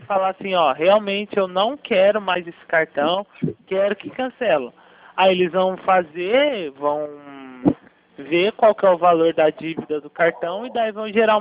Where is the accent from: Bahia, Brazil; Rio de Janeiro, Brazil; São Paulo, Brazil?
São Paulo, Brazil; Bragança Paulista; Sou de Bragança Paulista.